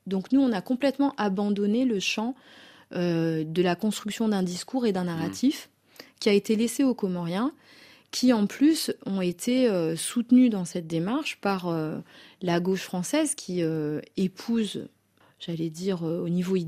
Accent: Mayotte, France; Nous sommes français depuis 1841. On nous a posé la question à de multiples reprises pour savoir si nous souhaitions le rester.

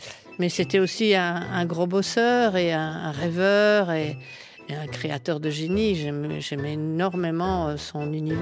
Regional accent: Belgium; Je suis belge comme lui, on a les mêmes racines.

